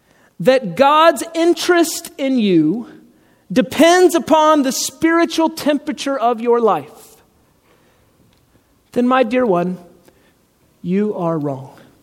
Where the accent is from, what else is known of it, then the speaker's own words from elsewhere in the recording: Georgia, United States; It's Georgia. I grew up in Georgia. It's hot.